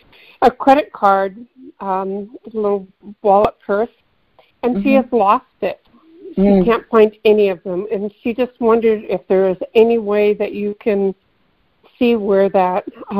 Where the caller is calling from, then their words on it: California, United States; I'm calling from the Bay Area in California.